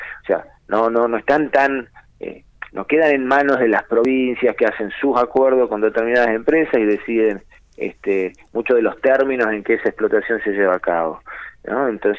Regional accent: Argentina; qué queremos hacer como argentinos y argentinas con nuestras riquezas naturales

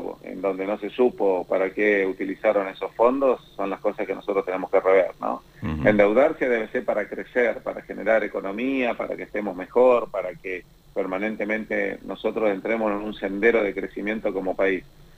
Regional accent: Neuquén, Argentina; como somos los neuquinos

